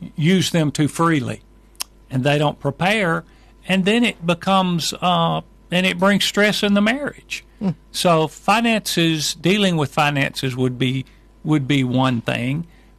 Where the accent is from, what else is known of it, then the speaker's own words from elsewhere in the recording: Mississippi, United States; I'm from the United States, from the great state of Mississippi. Awesome. Mississippi is down in the bottom part of the United States, and we are from there, but we travel a lot